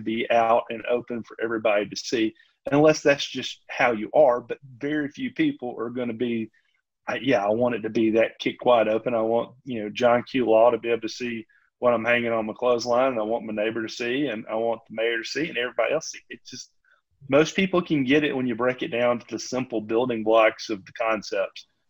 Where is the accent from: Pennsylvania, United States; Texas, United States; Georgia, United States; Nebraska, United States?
Georgia, United States; growing up in South Georgia, we didn't have a drying machine. We had a clothesline, and the clothesline throughout the town is invariably in everybody's backyard.